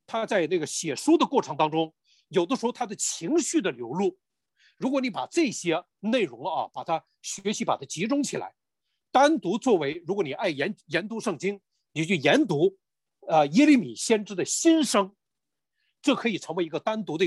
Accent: Northeast China, China; also born or lived in Guangdong / Nanjing / Bay Area; 你知道我是东北人，那如果要是我就着感情而言，我对东北人有没有深厚的感情呢？肯定有啊。然后我在广东待了很多年，我对广东啊非常有感情。我在南京待了很多年，我对南京非常有感情。

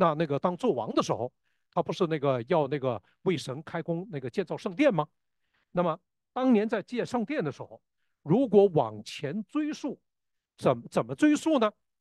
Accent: Northeast China, China; 你知道我是东北人

